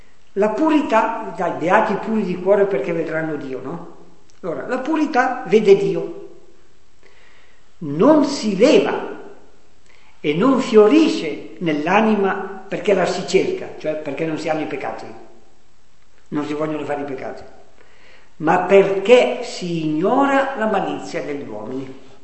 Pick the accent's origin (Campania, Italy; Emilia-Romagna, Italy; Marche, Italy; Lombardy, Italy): Lombardy, Italy; accent: Comasco dialect; Nel mio dialetto, un dialetto comasco